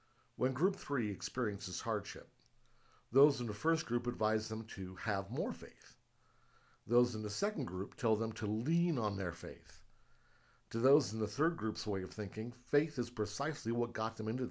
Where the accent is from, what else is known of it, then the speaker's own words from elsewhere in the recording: Colorado, United States; of the mountains in my home state of Colorado